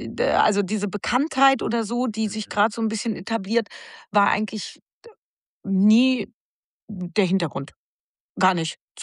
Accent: Arnsberg, North Rhine-Westphalia, Germany; da, wo ich aufgewachsen bin, also wo ich geboren bin, das nennt sich Arnsberg, das ist im Sauerland

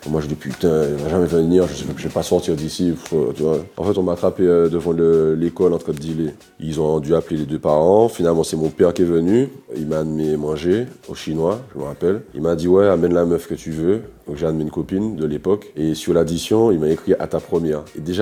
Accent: Martinique, France; born or raised there

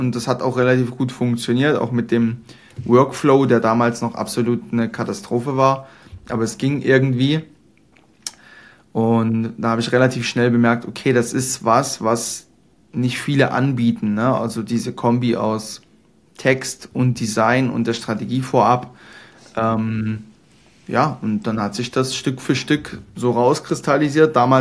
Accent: Dresden, Saxony, Germany; habe hier in Dresden, also ich komme aus Dresden

